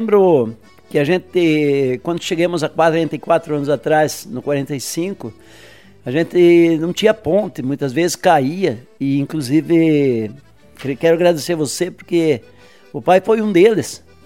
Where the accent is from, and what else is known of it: Nova Esperança, Paraná, Brazil; born or raised there; also born or lived in Itapejara do Oeste